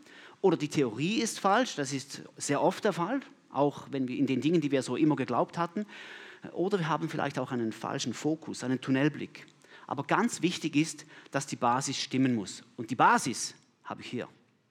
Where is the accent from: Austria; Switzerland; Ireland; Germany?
Switzerland; Flawil, St. Gallen; Ich komme aus Flawil. Ich bin dort Oberstufenlehrer.